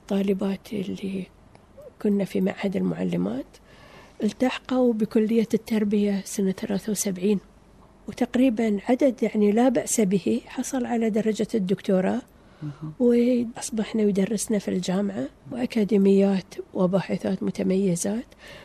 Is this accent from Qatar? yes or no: yes; Qatar; كنت في وسط الزملاء وزميلاتي يعرفون أن أنا فتاة قطرية